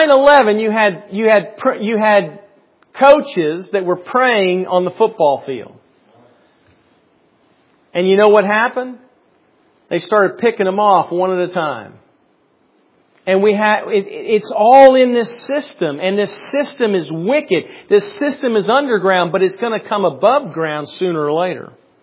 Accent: United States; Today, and again, you talk about America because I'm an American. I'm here.

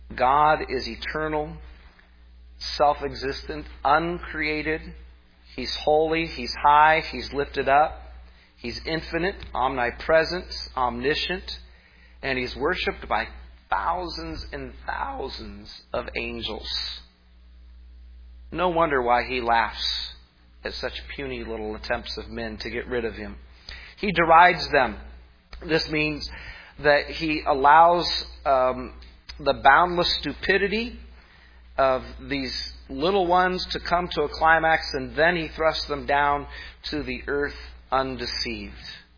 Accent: United States; as a Christian and as an American, when we see all the chaos going around in our country

